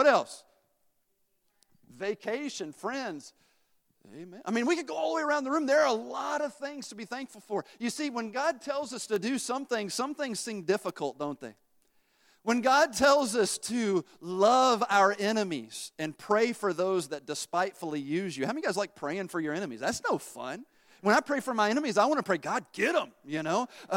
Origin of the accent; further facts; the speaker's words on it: Tennessee, United States; I grew up in Tennessee. And not that you're not bright if you grew up in Tennessee.